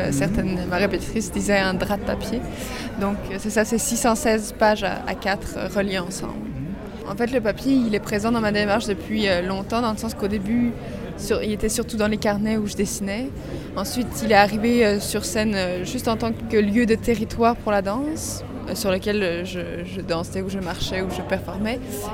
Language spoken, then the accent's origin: French; Switzerland; À la base, je suis suisse d'origine.